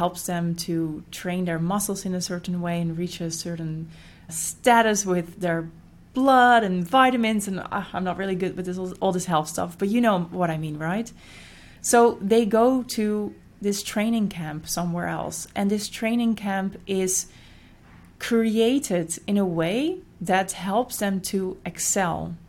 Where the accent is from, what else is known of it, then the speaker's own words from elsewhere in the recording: Netherlands; moved away as an adult; now in Rio de Janeiro, Brazil; I am now in Rio, and before I was living, working in my home country, the Netherlands.